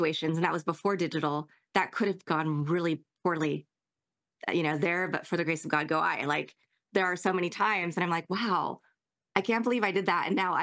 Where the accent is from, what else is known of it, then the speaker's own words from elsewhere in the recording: Kansas, United States; when I was a kid, when I was that age, I grew up in Kansas. There was nothing to do.